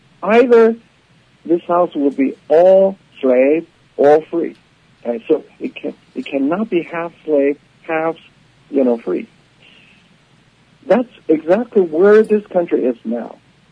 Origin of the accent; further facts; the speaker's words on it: China; English is a second language; now in United States; I came from China. I know what this like.